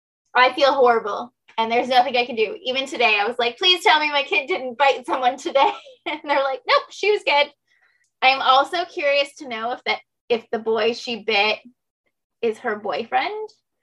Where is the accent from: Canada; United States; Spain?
Canada; Windsor, Ontario; So pretty much American Thanksgiving just in Canada.